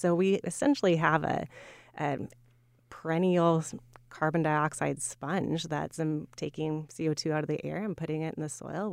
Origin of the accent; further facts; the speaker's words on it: Illinois, United States; I mean, I'm from Central Illinois.